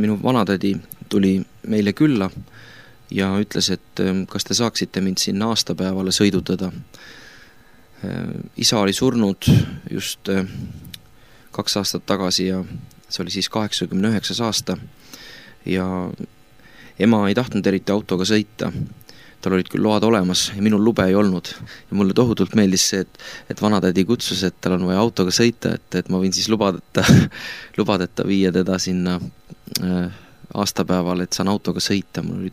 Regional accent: Lääne County, Estonia; born there; siia maailma ma sündisin siis Läänemaal ja koolidirektori perekonda. Minu vanemad ei olnud usklikud ja kristlased, küll aga minu vanavanemad

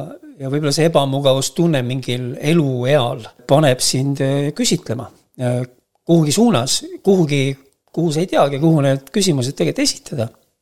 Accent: Võru, Võru County, Estonia; ma olen põline võrukas, küll õpingute aastat ja nagu ikka noored inimesed käivad teistes linnades ja elavad võibolla ajutiselt mujal või töötanud mujal, aga elan ikkagi Võrus.

